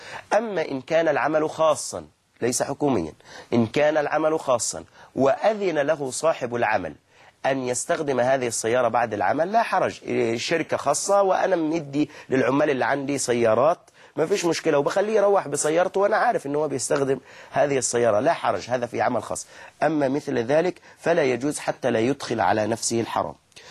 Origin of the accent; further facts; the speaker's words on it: Egypt; وإحنا عندنا كمصريين